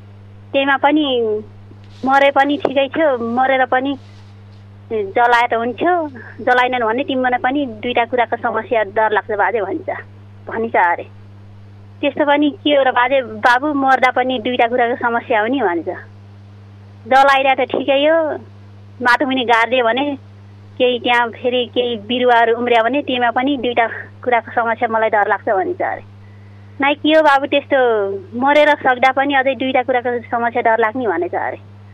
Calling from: Garhi, Karnali Province, Nepal; चौडा नम्बर गढीबाट।

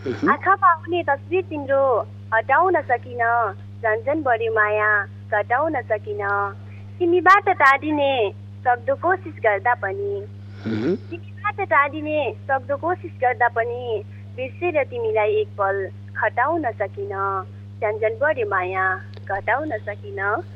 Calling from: Chaukuni, Karnali Province, Nepal; चौकुनी पाँच मायातालदेखि

